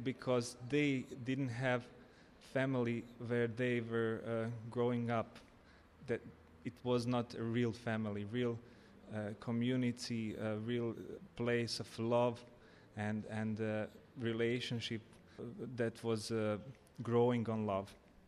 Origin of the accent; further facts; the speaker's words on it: Bosnia & Herzegovina; now in Croatia; I was a refugee in that time from Bosnia. I was born in Bosnia, and I came in Zagreb in Croatia just a few days.